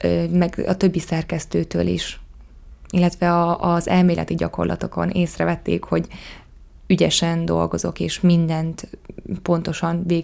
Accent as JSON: {"language": "Hungarian", "town": "Dorokháza", "region": "Nógrád", "country": "Hungary", "said": "Én eredetileg egy Nógrád megyei pici faluból, egy 1000 lelkes kis faluból, Dorokházáról származom, ami Salgótarjántól 25 kilométerre fekszik."}